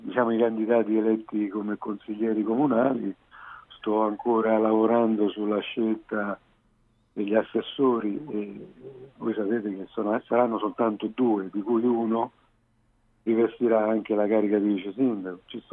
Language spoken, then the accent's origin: Italian; Rome, Lazio, Italy; now in Siena, Italy; pur essendo romano vivo nel Senese da oltre 15 anni.